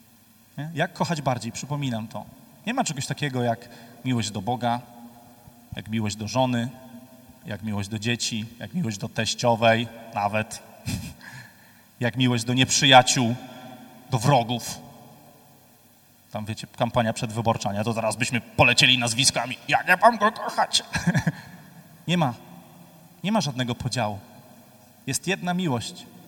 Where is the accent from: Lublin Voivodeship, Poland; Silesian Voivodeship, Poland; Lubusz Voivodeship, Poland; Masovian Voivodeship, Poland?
Silesian Voivodeship, Poland; bo ja pochodzę ze Śląska, tam śluby mamy o 11 na przykład, nie?